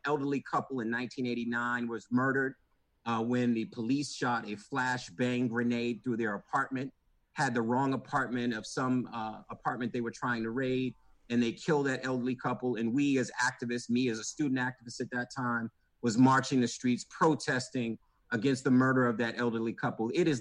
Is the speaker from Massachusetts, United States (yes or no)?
yes; Boston, Massachusetts, United States; I was born and raised in Roxbury. I saw police officers brutalize Black men